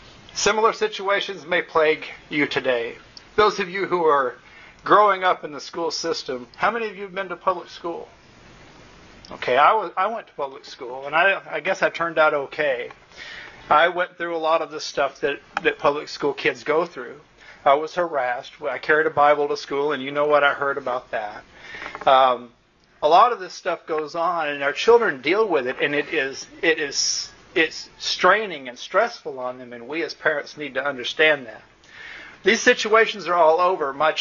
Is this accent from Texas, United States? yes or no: yes; Texas, United States; When I grew up in West Texas, when you turned about 12, you better get dumped somewhere